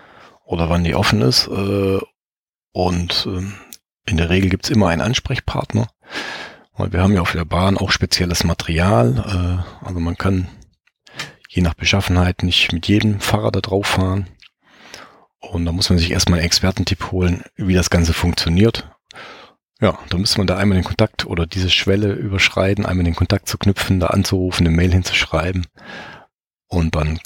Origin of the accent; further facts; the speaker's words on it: Baden-Württemberg, Germany; ich komme ursprünglich aus Baden-Württemberg